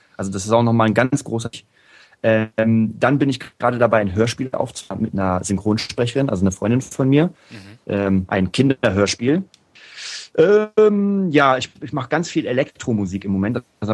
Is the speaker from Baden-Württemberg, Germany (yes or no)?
no; Berlin, Germany; Berlin, meine die Hauptstadt Deutschlands, meine Heimatstadt.